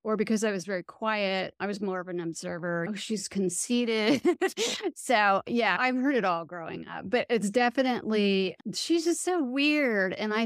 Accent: West Coast, United States; And I didn't know anyone. I'm from the West Coast, so I didn't know anyone except for my mother-in-law.

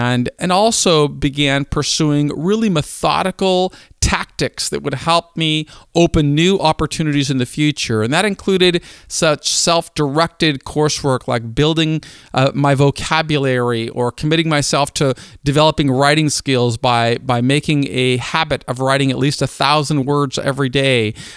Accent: Lake Forest Park, Washington, United States; supported my two sisters and me as we grew up in North Seattle, the community of Lake Forest Park. In 1982, I graduated from Shorecrest High School

